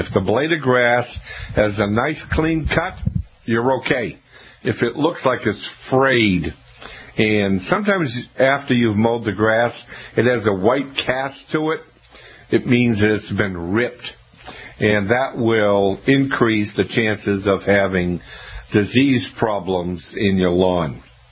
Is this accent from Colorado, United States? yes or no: no; Maine, United States; Just keep the temperatures cooler for me, because I'm from Maine. I don't do well with heat.